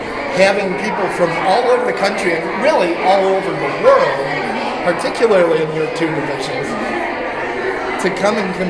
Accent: Wisconsin, United States; I did it because I'm from Wisconsin.

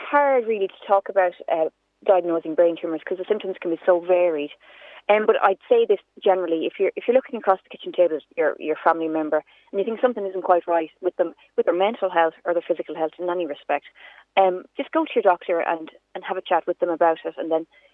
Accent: Carlow, Leinster, Ireland; Well, now, I'm from Carlow, so I can't really be supporting Dublin.

